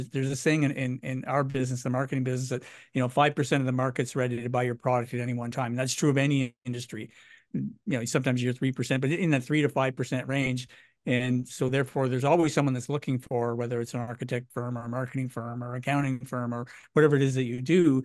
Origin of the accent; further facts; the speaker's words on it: Ottawa, Ontario, Canada; and I'm Canadian, born and raised in Ottawa